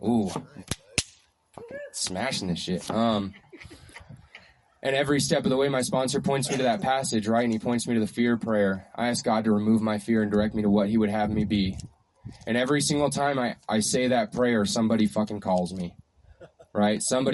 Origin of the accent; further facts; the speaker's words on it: Flagstaff, Arizona, United States; I was born and raised in Flagstaff. I've lived in Flagstaff my entire life.